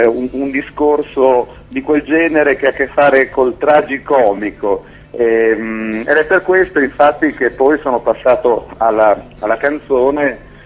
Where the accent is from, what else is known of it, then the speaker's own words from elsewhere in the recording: Bologna, Emilia-Romagna, Italy; Io sono di Bologna, vengo da Bologna, in realtà abito ancora a Bologna e ci abiterò ancora, penso, per un po' di tempo. E finché non mi mandano via, ecco, finché non mi mandano via rimango a Bologna, perché mi piace rimanere a Bologna.